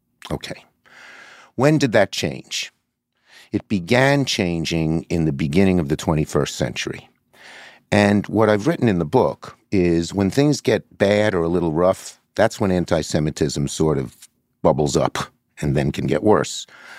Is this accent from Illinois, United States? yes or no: no; Brooklyn, New York, United States; And then I say, I'm from Brooklyn. Sometimes it helps me, sometimes it hurts me, but I know one thing. If I tried not to be from Brooklyn, I'd be worse than whatever I am.